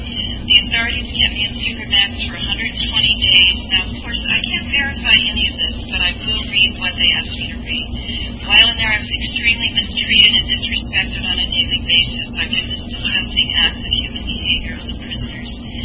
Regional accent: Louisville, Kentucky, United States; from Louisville, and try to keep this brief.

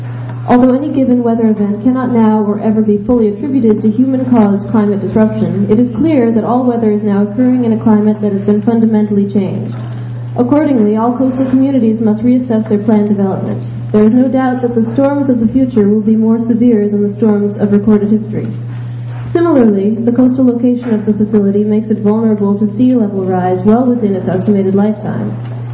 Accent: Belfast, Northern Ireland, United Kingdom; I'm from Belfast.

